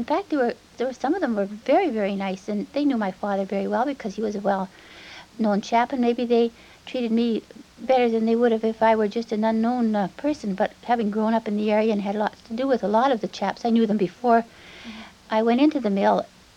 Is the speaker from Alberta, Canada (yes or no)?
no; Nanaimo, British Columbia, Canada; of course. And I was born right here in Nanaimo. My father also was born in Nanaimo, and my grandfather jumped ship here many years ago. And I lived right here in Salt Air, grew up right around here.